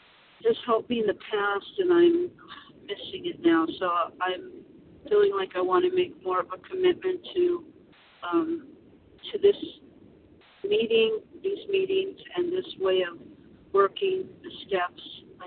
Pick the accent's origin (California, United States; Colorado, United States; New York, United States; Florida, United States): California, United States; I am from Northern California.